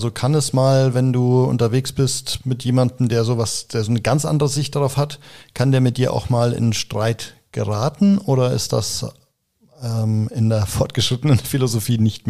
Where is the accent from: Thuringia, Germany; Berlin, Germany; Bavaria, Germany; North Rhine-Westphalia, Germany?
Bavaria, Germany; als Oberfranke, in gewisser Weise der Ostfriese unter den Bayern